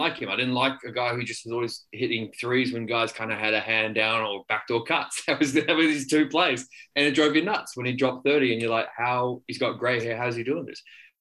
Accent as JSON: {"language": "English", "town": "Perth", "region": "Western Australia", "country": "Australia", "tie": "born or raised there", "said": "You see, I grew up in Perth."}